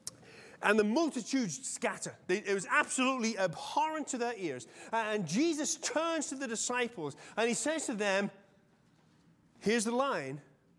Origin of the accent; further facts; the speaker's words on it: England, United Kingdom; I always remember it because I'm English.